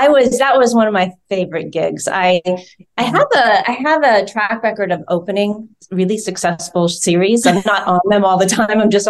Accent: Georgia, United States; now in Los Angeles, United States; he's from Georgia and I'm from Georgia.

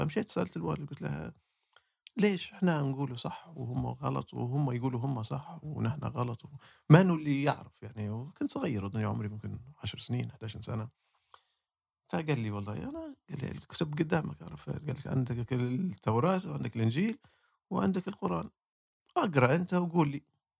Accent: Libya; also born or lived in Tripoli / Misrata / Benghazi; انا طبعا انا ليبي والدي جدي من مصراتة، والدي مولود بنغازي، أنا مولود في طرابلس وعشت في مصراتة وعشت في طرابلس ودرست بنغازي وبعتلي رجعت. وقبلها كنا عايشين برا ليبيا. أنا رجعت ليبيا

